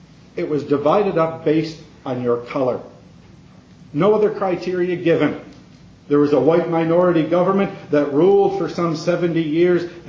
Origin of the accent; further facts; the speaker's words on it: Canada; whether in my home country of Canada